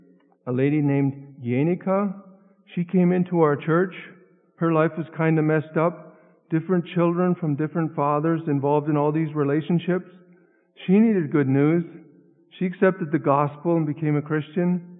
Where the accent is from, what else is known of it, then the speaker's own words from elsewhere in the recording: Ontario, Canada; I grew up in Northern Ontario